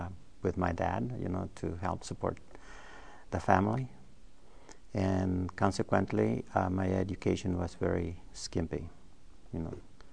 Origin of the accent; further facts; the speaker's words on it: Ozuluama, Veracruz, Mexico; I was born in Osuluama, Veracruz, Mexico. January 27 of 1925.